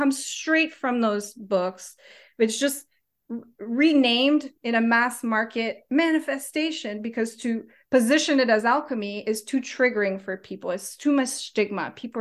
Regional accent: Canada; now in New Zealand; I'm Canadian.

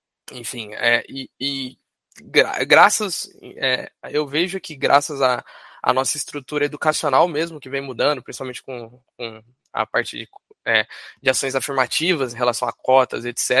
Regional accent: Campinas, São Paulo, Brazil; Eu sou aqui de Campinas

